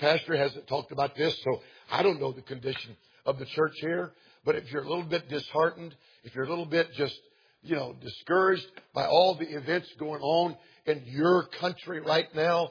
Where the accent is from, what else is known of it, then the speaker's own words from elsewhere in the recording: Atlanta, Georgia, United States; I'm from Atlanta, Georgia, and I grew up outside the city of Atlanta and went to school just inside the city limits.